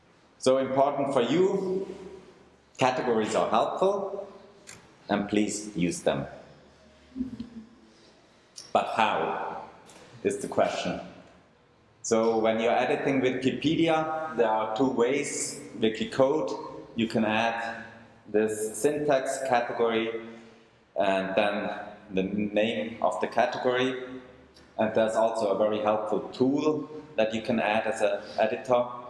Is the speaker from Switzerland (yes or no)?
yes; Switzerland; English is a second language; I'm from Switzerland, working in PR